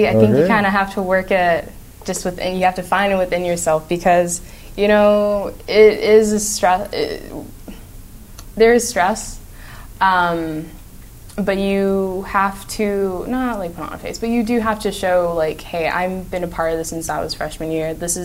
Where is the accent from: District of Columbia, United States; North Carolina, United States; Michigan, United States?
District of Columbia, United States; Washington; I think growing up in Washington certainly influenced how I look at the world